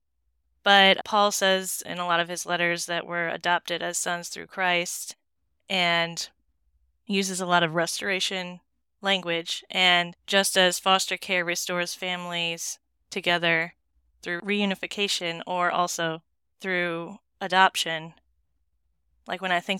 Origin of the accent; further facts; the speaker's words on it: St. Louis, Missouri, United States; now in East Carondelet, United States; And I grew up in St. Louis and moved to Illinois about 4 years ago, right near the church in East Carondelet, Illinois.